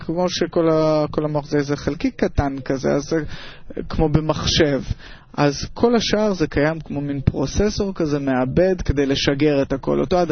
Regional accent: Moscow, Russia

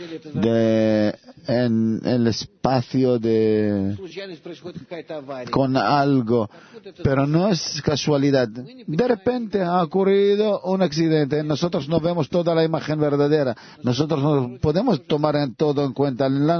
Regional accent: Moscow, Russia; Spanish is a second language; Soy de Moscú.

